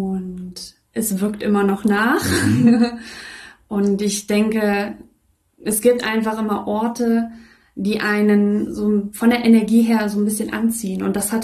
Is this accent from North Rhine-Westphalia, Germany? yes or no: yes; Siegburg, North Rhine-Westphalia, Germany; bin 29 Jahre jung. Ich komme aus Siegburg